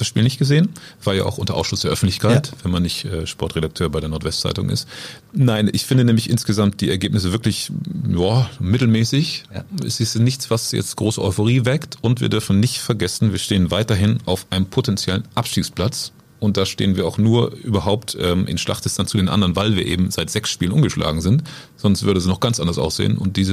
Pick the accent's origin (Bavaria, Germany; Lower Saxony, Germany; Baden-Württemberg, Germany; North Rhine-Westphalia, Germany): Lower Saxony, Germany; Oldenburg; Ja, wobei als Oldenburger.